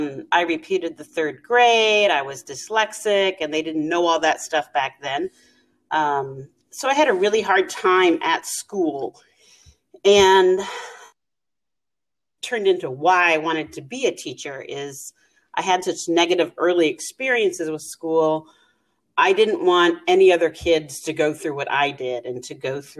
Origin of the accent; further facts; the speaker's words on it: Alaska, United States; Well, I'm born and raised in Alaska, and I'm 52, and teaching kind of came to me late in life.